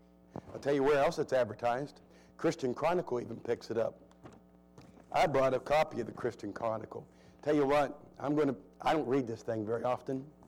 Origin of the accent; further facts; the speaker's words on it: Ohio, United States; now in Delaware, United States; I'm from Central Ohio, living in Delaware